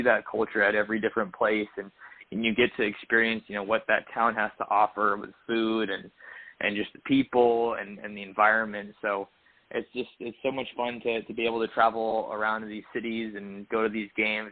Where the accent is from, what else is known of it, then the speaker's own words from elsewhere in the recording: California, United States; now in Eugene, United States; I mean, I live in Eugene, so obviously I'm a little bit biased, but I grew up in the Bay Area.